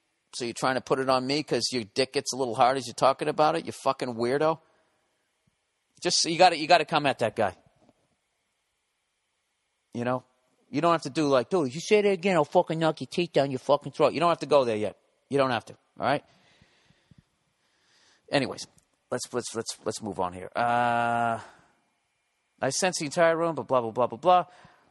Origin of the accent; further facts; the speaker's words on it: Wales, United Kingdom; because I'm from Wales